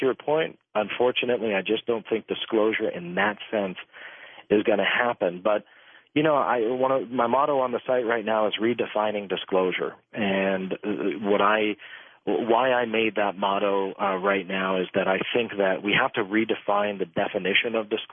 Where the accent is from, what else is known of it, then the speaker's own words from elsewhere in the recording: United States; I am an American born and raised. I am very proud of the country I live in.